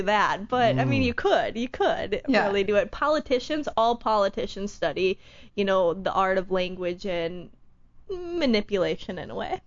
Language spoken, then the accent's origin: English; Wisconsin, United States; now in Los Angeles, United States; No, I'm originally from Wisconsin.